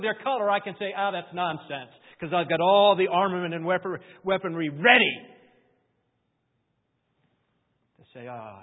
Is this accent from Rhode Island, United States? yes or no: yes; Rhode Island, United States; I grew up in Rhode Island. There was the French-Canadian church. There was the Irish church.